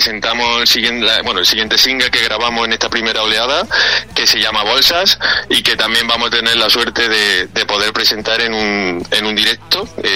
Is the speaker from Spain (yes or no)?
yes; Jaén, Andalusia, Spain; now in Madrid, Spain; El único extranjero soy yo, que soy de Jaén, pero madrileño. Tenemos que decir que somos madrileños porque yo ya llevo aquí también mucho tiempo, así que madrileño.